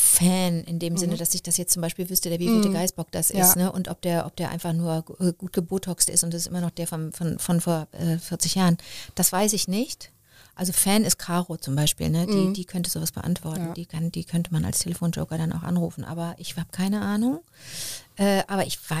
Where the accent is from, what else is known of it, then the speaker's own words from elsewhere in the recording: Montreal, Quebec, Canada; Ich bin in Montreal geboren und da waren Englisch und Französisch die Sprachen und meine Eltern sind aber Deutsch. Das heißt, wir sprachen drei Sprachen